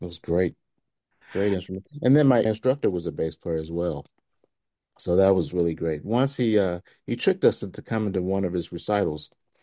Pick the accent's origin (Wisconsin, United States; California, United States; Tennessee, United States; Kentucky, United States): Tennessee, United States; Memphis; born there; Well, I was born in Memphis, Tennessee.